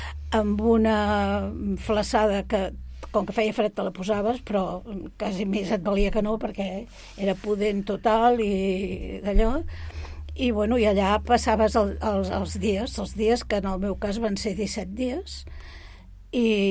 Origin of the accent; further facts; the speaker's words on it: Barcelona, Catalonia, Spain; perquè jo sóc de Sant Andreu